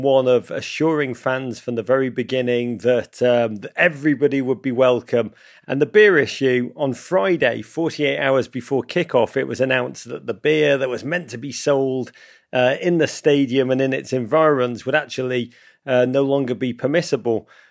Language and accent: English; Liverpool, North West England, United Kingdom; now in United States; And do not let my accent fool you, dear listeners. I do come from Liverpool, but I cheer from America.